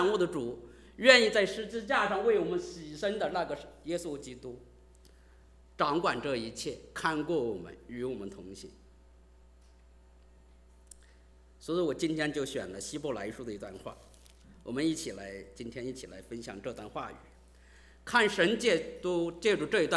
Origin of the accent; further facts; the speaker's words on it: China; 我们就出生在一个不认按照特别像我们中国人是个不认识神的世界